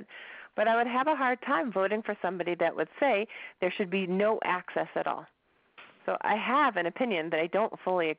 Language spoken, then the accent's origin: English; United States; So as an American, as a woman in America, as somebody who was raised in the 70s by the parents that I was raised